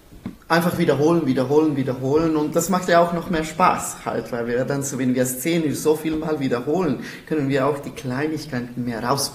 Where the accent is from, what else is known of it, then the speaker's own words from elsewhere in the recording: Croatia; German is a second language; Ich komme ja eher aus Kroatien